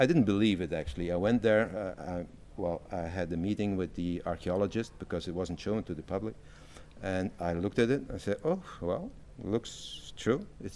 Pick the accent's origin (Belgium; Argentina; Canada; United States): Belgium; Brussels, Brussels-Capital Region; I said, okay, I'm from Brussels.